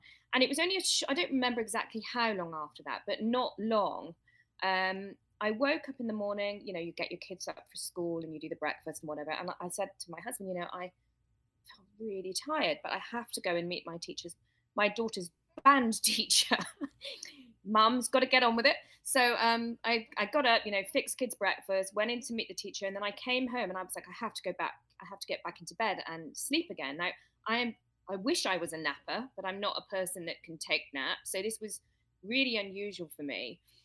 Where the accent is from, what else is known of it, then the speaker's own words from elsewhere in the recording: England, United Kingdom; accent: hybrid British; now in United States; Yeah, I think my accent is hybrid now, according to my friends in the UK, but I'm English, but I've been here in the States now for 18 years nearly.